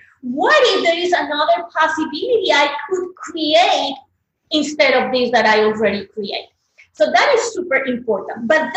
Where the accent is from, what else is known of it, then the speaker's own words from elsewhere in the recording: Colombia; English is a second language; now in United States; I was raised as a Catholic. My family is super Catholic. I come from Colombia. Catholicism is the number one religion. And suddenly, this Colombian girl, immigrant, living in the United States